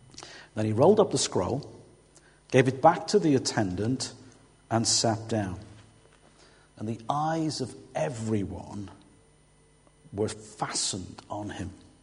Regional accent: England, United Kingdom; now in Wales; sometimes as an Englishman, I find myself having to defend North Wales against South Wales as much as anybody.

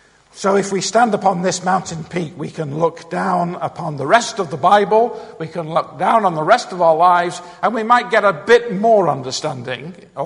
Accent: Manchester, North West England, United Kingdom; even though I come from Manchester

